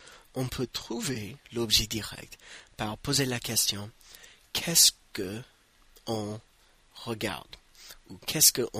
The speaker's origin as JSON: {"language": "French", "country": "United States", "said": "je suis américain"}